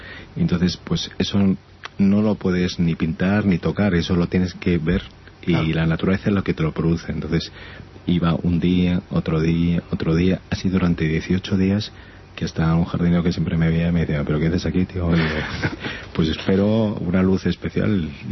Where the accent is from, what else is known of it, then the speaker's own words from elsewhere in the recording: Madrid, Community of Madrid, Spain; como madrileño, desde hace muchos años tenía ganas de transmitir, contar, ver y sentir todo lo que tenemos en esta gran comunidad.